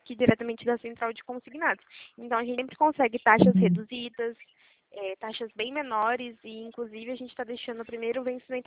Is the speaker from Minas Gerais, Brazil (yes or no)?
no; São Paulo, Brazil; Sou aqui do interior de São Paulo.